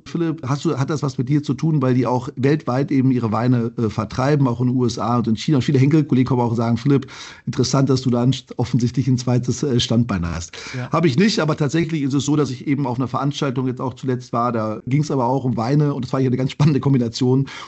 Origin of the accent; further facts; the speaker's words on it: Düsseldorf, North Rhine-Westphalia, Germany; habe dann überlegt in meiner Heimatstadt Düsseldorf, was ist ein interessanter Konzern?